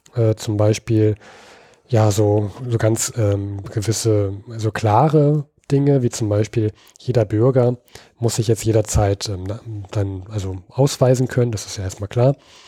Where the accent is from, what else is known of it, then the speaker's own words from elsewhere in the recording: Berlin, Germany; Ich als Berliner musste erstmal nachgucken